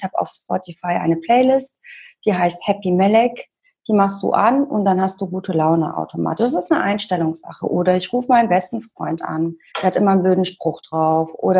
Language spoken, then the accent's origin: German; Cologne, North Rhine-Westphalia, Germany; ich komme aus Köln und bin 40 Jahre. Ich wohne schon ein paar Jährchen in Köln mit Unterbrechungen und bin zwischenzeitlich immer mal gereist und habe mal woanders gewohnt, aber immer wieder nach Köln zurückzukommen.